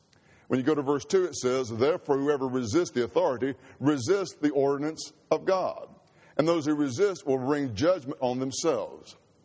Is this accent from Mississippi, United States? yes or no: yes; Mississippi, United States; One, I'm from Mississippi. Two, I'm an Ole Miss fan.